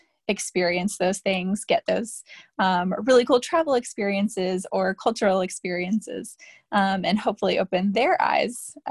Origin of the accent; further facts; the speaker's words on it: North Carolina, United States; So I am originally from the Outer Banks of North Carolina. I went to UNC for undergrad and didn't really know what I was going to do with myself after college.